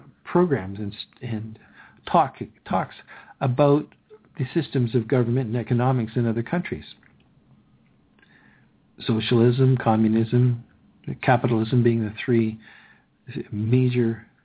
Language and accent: English; Canada; We wait and take our turn. We're Canadian.